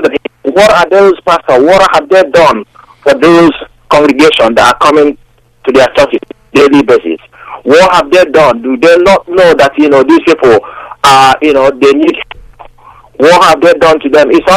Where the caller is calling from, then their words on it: United Kingdom; I'm calling from United Kingdom.